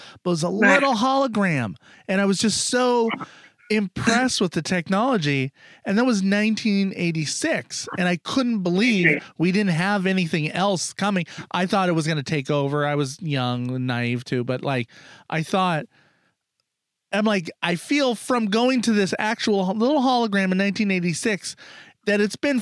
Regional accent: United States; See, I'm an American, so you sound super intelligent to me.

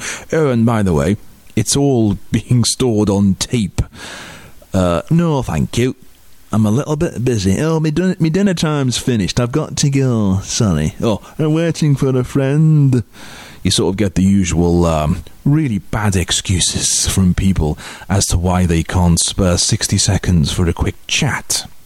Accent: Liverpool, North West England, United Kingdom; now in Spain; I am, at the moment, broadcasting from Spain. But I'm going back to Liverpool, my hometown, for the summer

